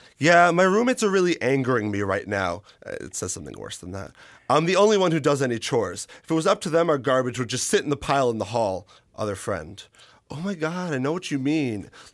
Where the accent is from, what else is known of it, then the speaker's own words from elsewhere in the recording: New York, United States; Essentially, I'm from New York, and I was a big fan of Overheard in New York.